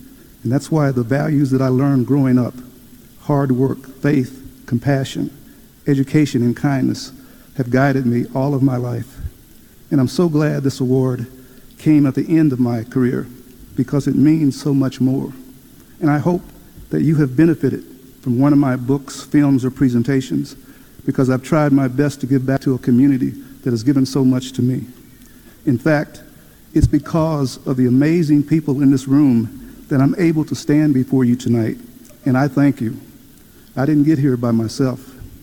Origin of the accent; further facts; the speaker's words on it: Cape Girardeau, Missouri, United States; growing up in Smelterville, the poorest side of Cape Girardeau, Missouri.